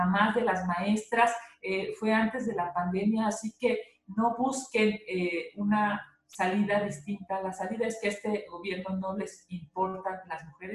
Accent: Mexico; me parece que este sí es uno de los temas que más nos deberían de preocupar como mexicanos y como tomadores de decisión.

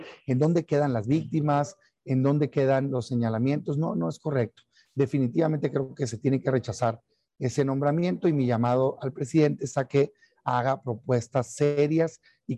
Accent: Mexico; pero lo digo como mexicano y lo digo como ciudadano.

